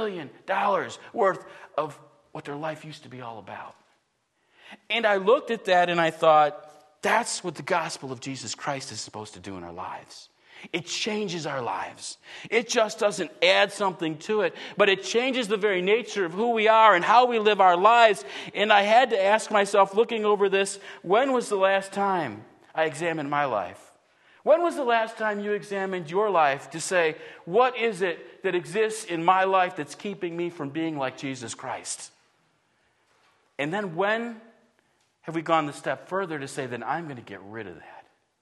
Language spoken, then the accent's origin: English; Buffalo, New York, United States; But I grew up in Buffalo, New York, and my team is it's really bad right now, okay?